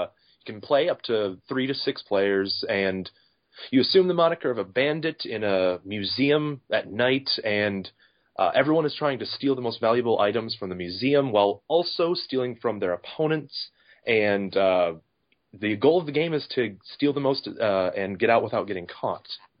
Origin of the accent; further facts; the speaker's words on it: Toledo, Ohio, United States; So I am I'm a graphic designer, and we are both from Toledo.